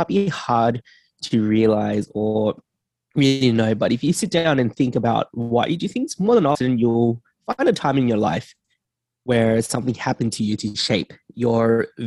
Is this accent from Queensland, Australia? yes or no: no; Sydney, New South Wales, Australia; I'm from Sydney, Australia.